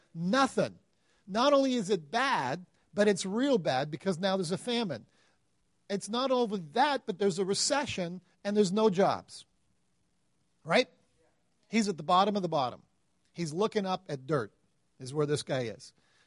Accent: Malawi; I grew up in Africa. My parents are missionaries in Malawi, Africa, so that's where I grew up.

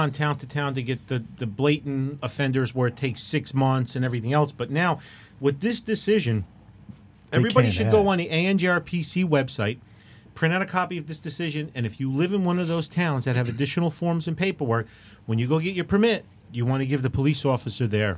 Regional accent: New Jersey, United States; Dr. P, I keep shortening it, we're from New Jersey.

